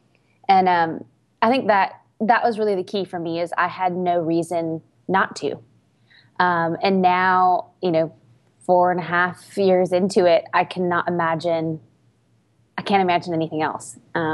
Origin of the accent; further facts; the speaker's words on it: Minnesota, United States; moved away as an adult; now in Nashville, United States; I was born and raised up in Minnesota. I went to school in Wisconsin. Made a drastic move to Nashville.